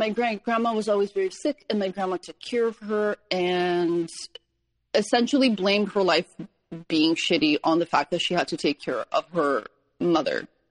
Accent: Poland; I grew up in Poland just as it was kind of coming out of, I guess it's communist streak.

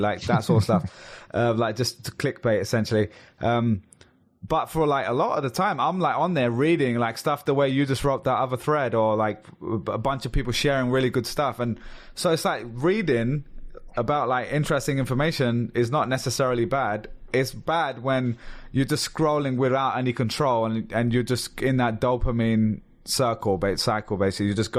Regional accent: London, United Kingdom; Obviously it comes from like Jamaica as well, but I'm saying like for me as a Londoner, that's where it comes from.

